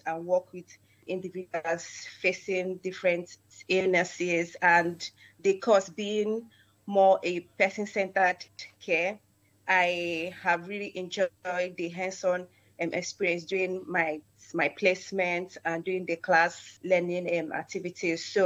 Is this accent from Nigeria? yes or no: yes; Nigeria; I'm originally from Nigeria.